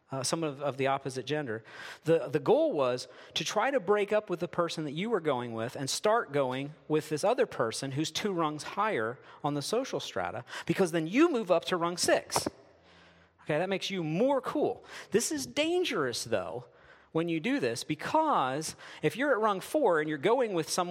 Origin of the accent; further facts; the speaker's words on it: Maryland, United States; I grew up in the Western Maryland panhandle, not all that far from here. And I grew up in a kind of worldly evangelical church setting.